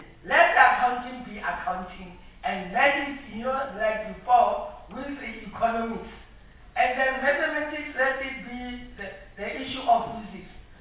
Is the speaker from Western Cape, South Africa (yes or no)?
no; Gauteng, South Africa; Unfortunately, me, I'm from Gauteng. We are surrounded by educational institutions.